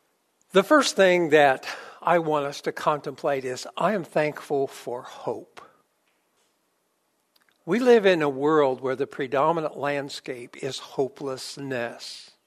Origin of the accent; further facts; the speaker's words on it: Remington, Indiana, United States; also born or lived in Farmer City, Illinois; When we were children growing up, we moved from Farmer City, Illinois to Remington, Indiana. And as a child, that was about 50 light years away from civilization and from the family that we loved.